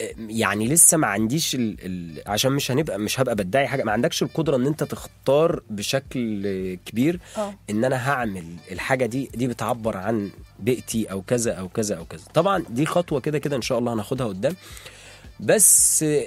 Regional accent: Upper Egypt, Egypt; born there; انا شاب اتولدت في الصعيد في اسره متوسطه

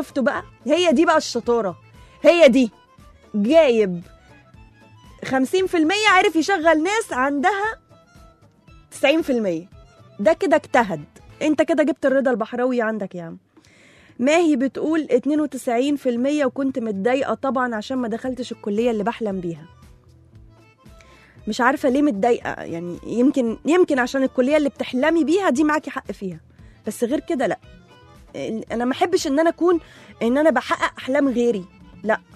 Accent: Egypt; أنا مشفتوش في حياتي غير عندنا إحنا بس كمصريين.

